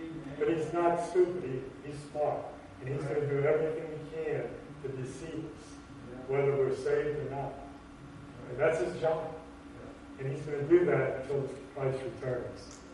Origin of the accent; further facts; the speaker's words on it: New Orleans, Louisiana, United States; born there; I'm bored from New Orleans. I got a draw, and I'll always say this kind of tone of voice.